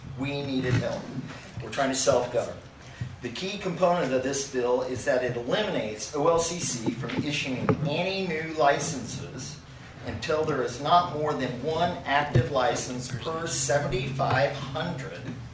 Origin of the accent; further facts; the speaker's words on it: Myrtle Creek, Oregon, United States; Born and raised in Myrtle Creek, Oregon.